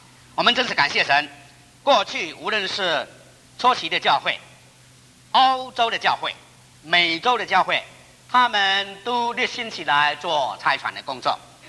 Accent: China; 五个人中间，我们就有一个中国人

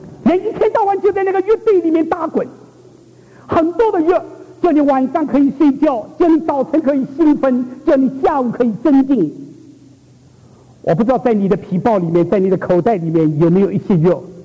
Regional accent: China; 特别我们是中国人，那中国有很多关于教导的问题

